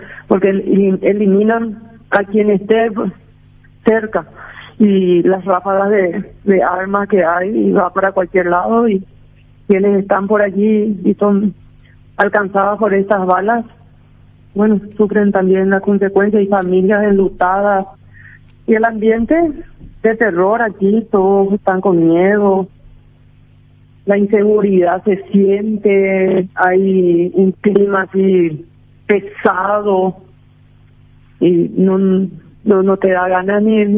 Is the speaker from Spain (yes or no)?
no; Paraguay; Nosotros nos sentimos, nosotros somos paraguayos, ¿verdad?